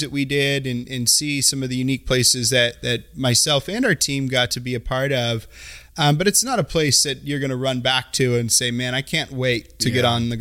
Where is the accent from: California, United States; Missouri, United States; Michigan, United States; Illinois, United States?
California, United States; Carmichael; You know, I'm a Sacramento native here, born and raised in Carmichael.